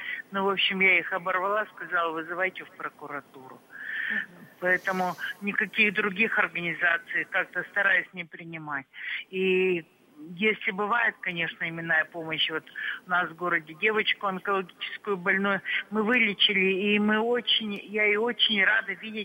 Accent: Sverdlovsk Oblast, Russia; я из Свердловской области.

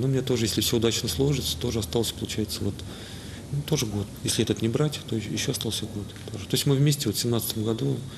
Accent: Tula, Tula Oblast, Russia; Сам я из Тулы, получается, из мест, где эти самовары делали, имеет богатую историю

